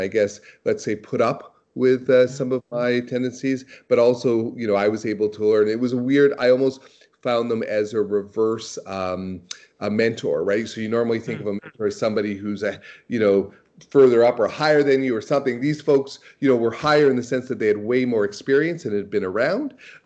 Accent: Toronto, Ontario, Canada; being a kind of a classic born and bred Torontonian, I was always kind of proud to when they assumed that I was from Montreal.

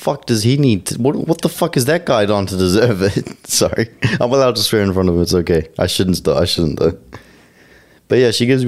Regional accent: New Zealand; I'm from New Zealand, so that's 140 NZ.

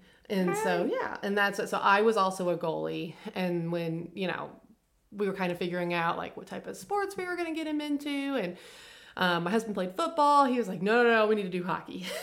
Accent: Illinois, United States; So, we are originally from Southern Illinois, just like the Springfield area, just south of that.

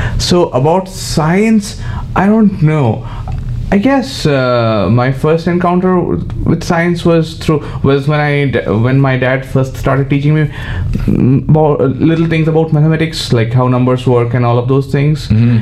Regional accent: West Bengal, India; I grew up in the eastern part of India in a state called West Bengal. Mm-hmm. So I was in a very small town. a college town much like this, West Lafayette, actually.

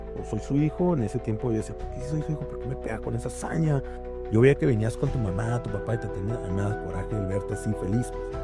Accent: Tijuana, Baja California, Mexico; Soy originario de Baja California, ahí de Tijuana, ahí en la colonia en la Buenavista.

